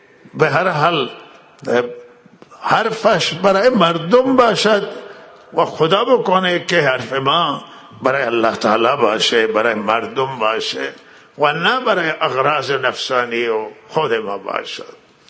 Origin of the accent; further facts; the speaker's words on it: Iran; همه ما ایرانی هستیم و صاحبان این وطنیم،